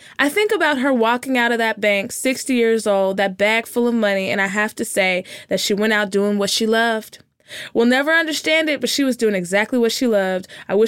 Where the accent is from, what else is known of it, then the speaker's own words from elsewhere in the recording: Terrell, Texas, United States; born there; It's such a small town. And I was born very close to it. I was born in Terrell.